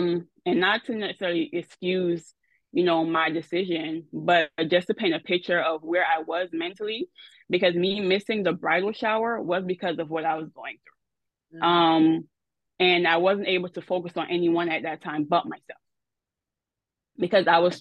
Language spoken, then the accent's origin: English; Jamaica; Well, I'm Jamaican, so my Jamaican background.